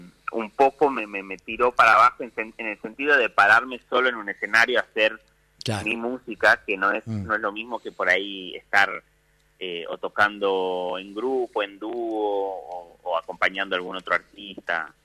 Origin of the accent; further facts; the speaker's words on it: Simoca, Tucumán, Argentina; yo soy tucumano, de Simoca, más específicamente. No le decimos pibe a los chicos, le decimos changuito, claro. Chango chico.